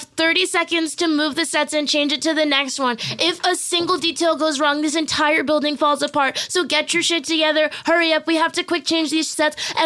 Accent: Montreal, Quebec, Canada; we are from Montreal. We have healthcare. We speak two languages.

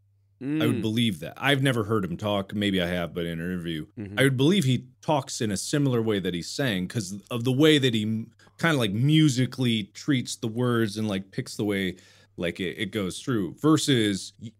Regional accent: Milford, Ohio, United States; where I grew up in Cincinnati, Ohio, outside, actually, the city, in the small city, Milford.

